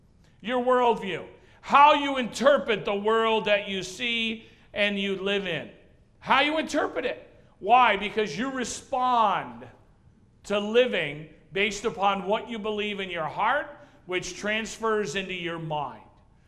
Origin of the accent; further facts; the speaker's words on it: New England, United States; And I grew up in New England.